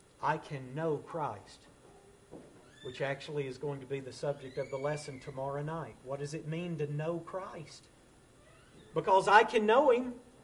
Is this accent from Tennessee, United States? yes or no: yes; Tennessee, United States; I was kind of raised. I'm originally from Tennessee. And I would imagine that I was raised with what one would consider to be Southern values.